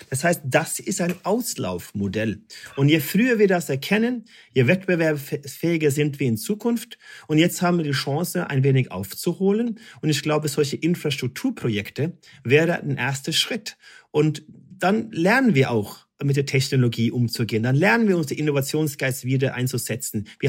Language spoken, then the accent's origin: German; Germany; Da teile ich mir als Deutsche nach 25 Jahren dazu und sage, was ist das Wichtigste